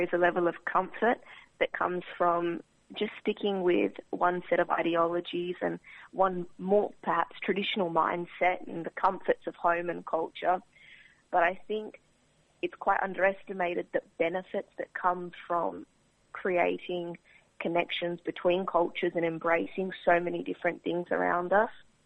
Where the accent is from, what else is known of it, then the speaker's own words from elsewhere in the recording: Australia; both as an Australian and as a Macedonian youth.